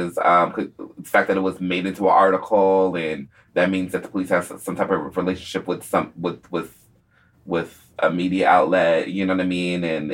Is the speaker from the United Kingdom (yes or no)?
no; Atlanta, Georgia, United States; because I grew up in Atlanta, this obviously reminds me of the story that happened in the early 90s with Atlanta